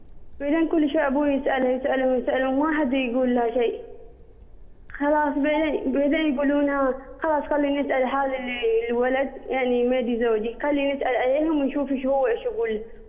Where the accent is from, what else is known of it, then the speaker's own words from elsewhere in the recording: Sharjah, United Arab Emirates; أنا من الشارقة.